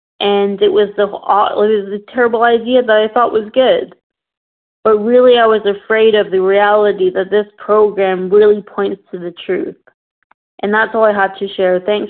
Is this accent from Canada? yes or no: yes; Toronto, Ontario, Canada; I'm from Toronto, Ontario, Canada